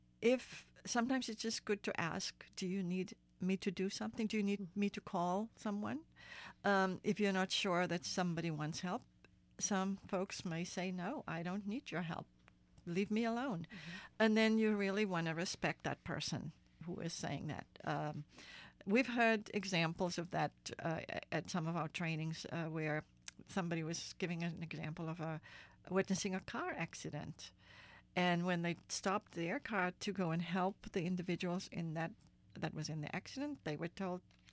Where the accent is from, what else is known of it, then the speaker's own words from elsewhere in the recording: South Africa; now in United States; I'm from South Africa originally, grew up there during the apartheid years. I'm a person of color. And in South Africa, I was classified as mixed race or colored.